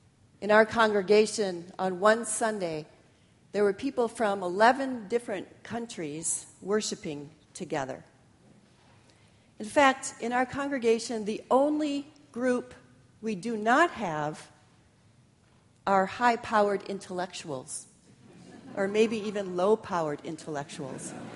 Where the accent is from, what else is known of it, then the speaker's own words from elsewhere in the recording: Grand Rapids, Michigan, United States; now in Seattle, United States; I grew up in Grand Rapids, graduated from Calvin, and went to Fuller Seminary. Then I moved to Seattle, where I've been a PCUSA pastor ever since.